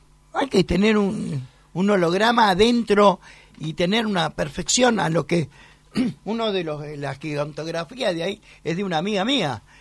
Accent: Buenos Aires, Argentina; Yo soy romántico, soy un bohemio. Empedernido, como buen porteño, el porteño es el hombre del cafetín

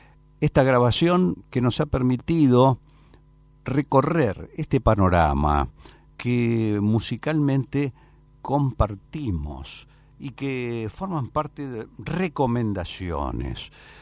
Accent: Buenos Aires, Argentina; born there; no solo porque ambos nacimos en Buenos Aires y compartíamos una lengua común

